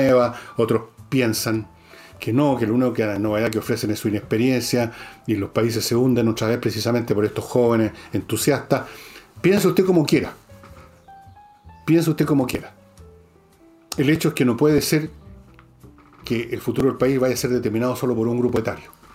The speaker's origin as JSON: {"language": "Spanish", "country": "Chile", "said": "somos todos chilenos"}